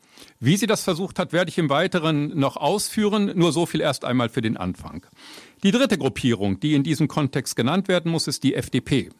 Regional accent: Lower Saxony, Germany; Die Deutsche Partei ist ein Gewächs meines Heimatlandes oder meiner Heimatregion Niedersachsen.

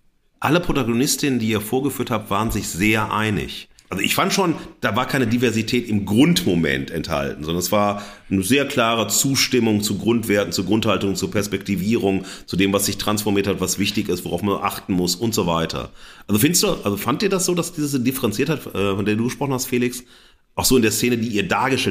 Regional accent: North Rhine-Westphalia, Germany; ich bin am Niederrhein groß geworden

